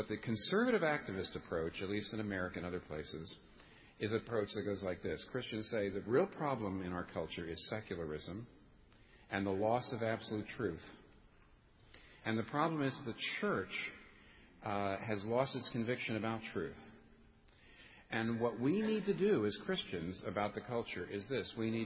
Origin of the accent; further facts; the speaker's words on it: United States; I'm an American. I'm speaking to people in Britain.